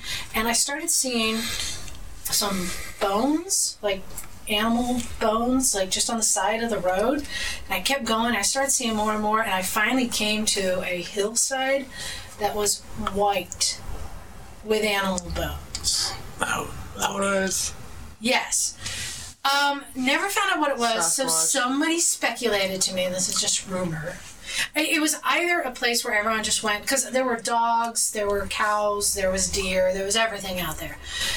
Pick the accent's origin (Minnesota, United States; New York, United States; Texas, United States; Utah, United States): Utah, United States; Cedar City; So I wanted to share with him that because I'm from Cedar City, and that's where my grandparents lived growing up.